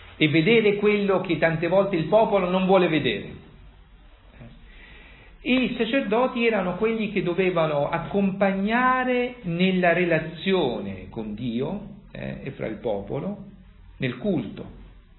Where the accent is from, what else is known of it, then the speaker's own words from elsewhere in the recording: Grottaglie, Apulia, Italy; Io sono di Grottaglie